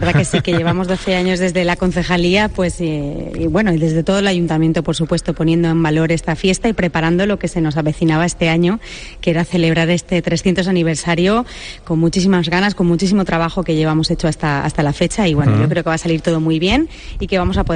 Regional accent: Valencian Community, Spain; la Pasechá tiene todos los valores y todos los elementos que nos identifican como valencianos y valencianas

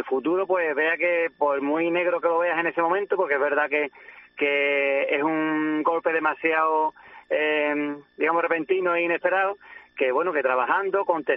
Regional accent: Ubrique, Andalusia, Spain; moved away as an adult; now in Alpandeire, Spain; Pues yo soy natural de Ubrique, pero vivo en Alpandaire desde hace ya más de 20 años

